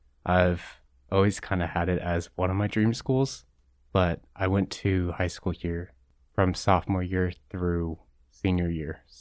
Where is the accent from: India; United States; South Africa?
United States; Chicago, Illinois; also born or lived in Las Vegas; Where I'm from is kind of a difficult question because I was born in Las Vegas, but I kind of grew up in Chicago and then settled here for the last few years.